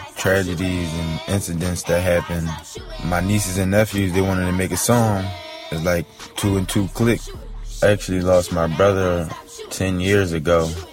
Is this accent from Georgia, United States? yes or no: no; Philadelphia, Pennsylvania, United States; I'm from Philadelphia, Pennsylvania.